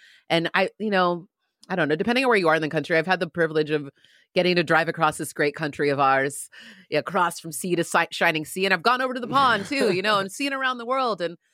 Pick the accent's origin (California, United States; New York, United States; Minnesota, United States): California, United States; San Diego; because I grew up in San Diego, in a very predominantly white area of the world.